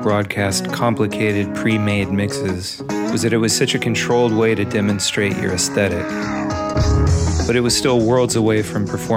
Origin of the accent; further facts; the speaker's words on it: Davis, California, United States; In my hometown of Davis, California, there was only one DJ playing hip hop.